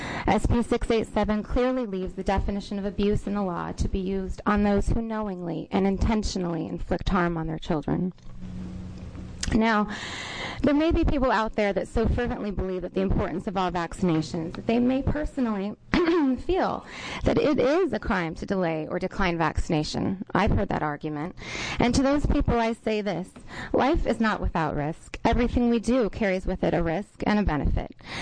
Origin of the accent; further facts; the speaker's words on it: Tigard, Oregon, United States; I'm from Tigard, Oregon.